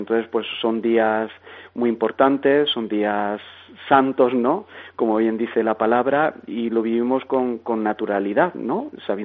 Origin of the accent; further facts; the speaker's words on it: Bullas, Region of Murcia, Spain; now in Puerto del Rosario, Spain; la patrona de mi pueblo, que se llama Bullas